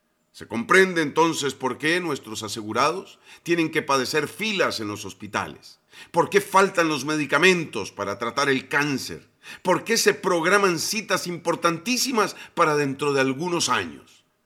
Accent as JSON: {"language": "Spanish", "country": "Costa Rica", "said": "Sé que somos muchos los costarricenses que queremos un país mejor, más justo, más equitativo, más solidario."}